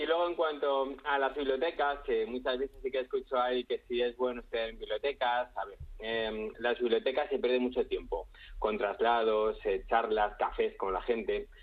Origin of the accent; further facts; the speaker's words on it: San Lorenzo de El Escorial, Community of Madrid, Spain; y yo soy de San Lorenzo de Escorial